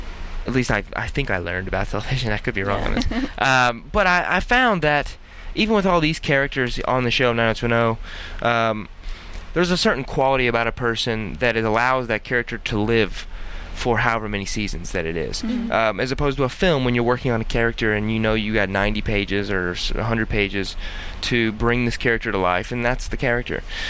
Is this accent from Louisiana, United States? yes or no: no; Kentucky, United States; I grew up in Kentucky sports world, played every sport you could play as a kid